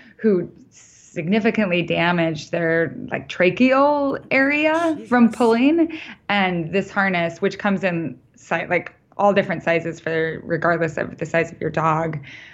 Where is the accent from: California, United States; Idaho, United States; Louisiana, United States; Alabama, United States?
Idaho, United States; Part of the reason I moved back here was I grew up in Idaho, and this landscape is the landscape that feels beautiful to me.